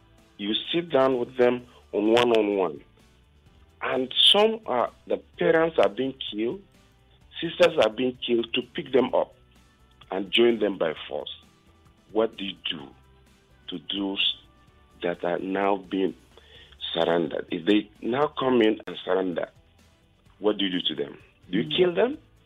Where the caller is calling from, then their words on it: Maiduguri, Borno, Nigeria; I'm calling you from Maiduguri.